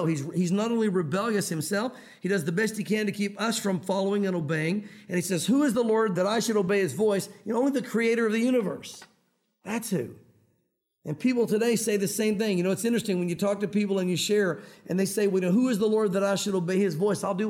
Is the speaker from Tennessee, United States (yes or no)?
yes; Tennessee, United States; I grew up in the South. I'm a Southern boy. I'm a Tennessee boy. And although it's funny, when I'm in the South, people don't think I have that much of an accent.